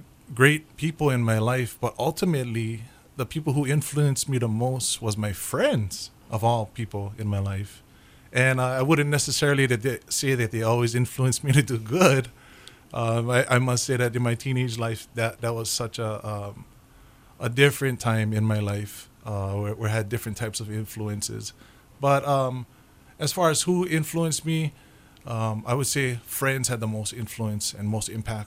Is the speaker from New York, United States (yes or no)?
no; Honolulu, Hawaii, United States; I grew up on the beautiful hills of Papakolea, right on the homestead, right up by Punchbowl.